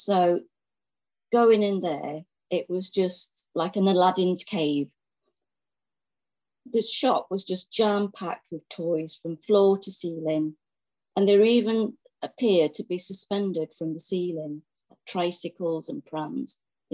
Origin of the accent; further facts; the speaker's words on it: Mansfield, East Midlands, United Kingdom; born there; moved away as an adult; I was born in Mansfield from 1953, and I left in 1979.